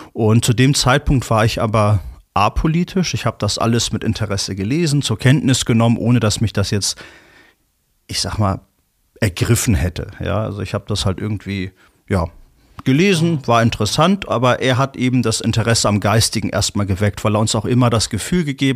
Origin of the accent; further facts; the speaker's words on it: Hamburg, Germany; ich komme aus Hamburg